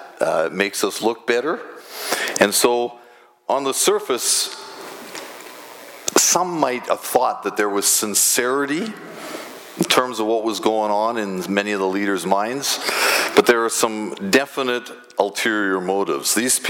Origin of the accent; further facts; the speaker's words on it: Canada; I also want to speak, like Dave did, about how this nationalism of being Canadian, how we can bring that into a closer focus, figure out what our responsibilities are as citizens